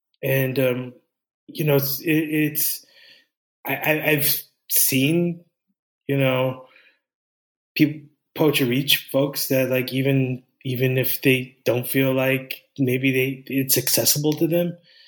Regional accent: Philippines; how my existence here as a Filipino played into

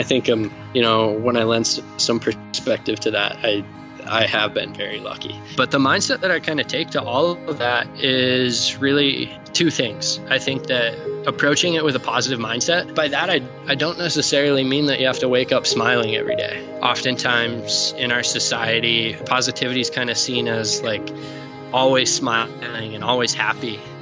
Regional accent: Silverthorne, Colorado, United States; now in Salt Lake City, United States; I grew up in Colorado. I grew up in Silverthorne, so right next to a bunch of ski areas, A-Basin, Copper, Keystone, Breckenridge.

